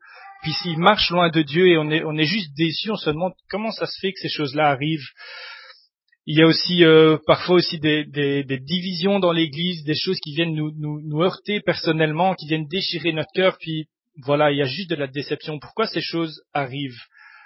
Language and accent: French; Mons, Wallonia, Belgium; je viens de Mons.